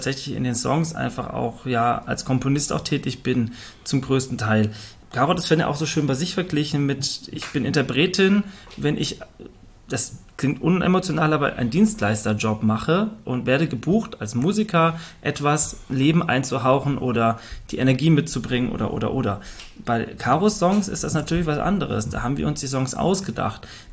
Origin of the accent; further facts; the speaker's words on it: Fulda, Hesse, Germany; ich komme zwar aus Fulda